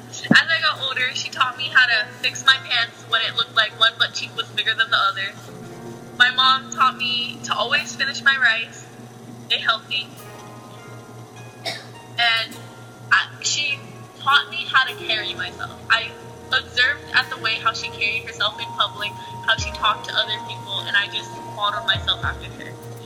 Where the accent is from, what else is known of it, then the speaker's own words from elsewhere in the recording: Alhambra, California, United States; born there; I was born in Alhambra, California, at Garfield Hospital.